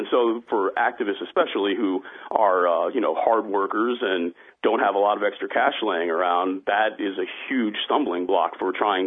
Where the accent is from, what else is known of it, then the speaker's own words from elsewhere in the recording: Texas, United States; We'd love to make it back down to Texas. It's been too long, my home state